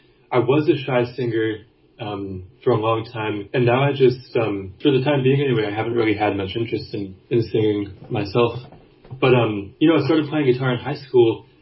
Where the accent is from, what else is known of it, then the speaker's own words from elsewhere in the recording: Houston, Texas, United States; I'm from Houston, Texas. You can maybe hear it in my voice.